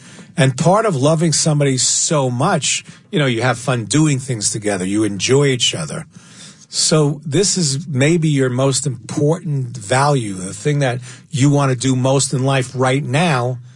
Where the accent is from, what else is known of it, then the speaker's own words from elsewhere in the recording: New York, United States; I'm from New York or whatever.